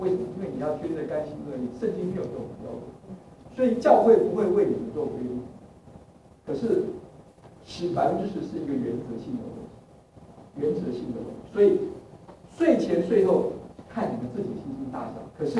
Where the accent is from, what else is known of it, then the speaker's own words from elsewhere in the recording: China; 我们中国人呢非常好学习，我们说学而无止境